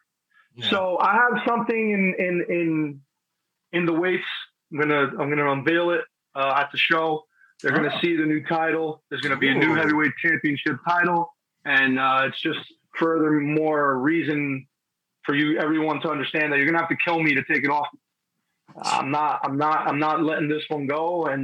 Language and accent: English; New Jersey, United States; I'm from Bergen, you know, I'm from the Hudson County. So I lived and breathed Bergen Line Avenue up and down from 90th to First Street, all the way to Jersey City, all the way to North Bergen.